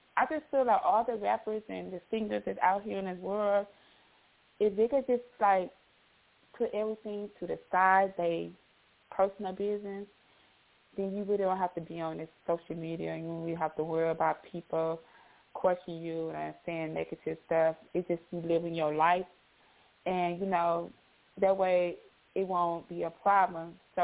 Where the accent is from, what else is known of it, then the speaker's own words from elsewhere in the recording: Milwaukee, Wisconsin, United States; I don't stay in my hometown of Milwaukee, but I've been here, it's snowing and stuff